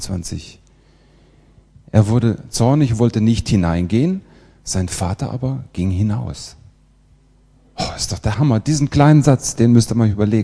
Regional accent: Kassel, Hesse, Germany; also ich komme aus Kassel. Kassel ist in der Mitte von Deutschland.

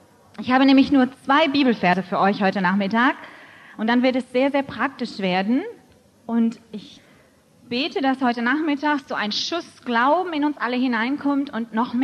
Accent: Hamburg, Germany; born there; Ich bin selber geborene Hamburgerin, bin schon ganz, ganz früh in eine Gemeinde hineingeboren.

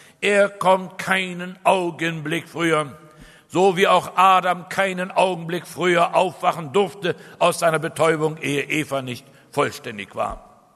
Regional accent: Israel; Ich komme aus Israel.

